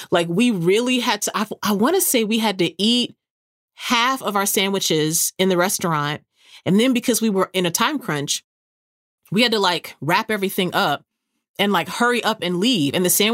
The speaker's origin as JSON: {"language": "English", "town": "San Antonio", "region": "Texas", "country": "United States", "tie": "born or raised there", "said": "Like, my hometown is San Antonio."}